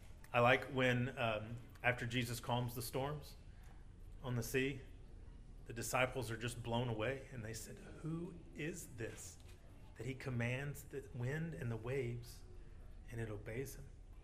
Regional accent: Louisiana, United States; I grew up in Louisiana.

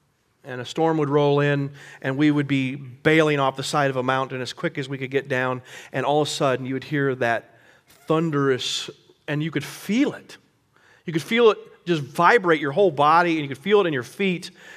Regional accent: Colorado, United States; now in Kansas, United States; I'm from Colorado. That's where God lives.

